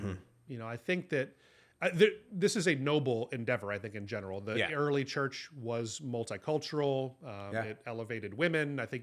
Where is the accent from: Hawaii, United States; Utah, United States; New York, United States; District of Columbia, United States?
Hawaii, United States; Honolulu; So we moved back to my hometown in Honolulu, Hawaii.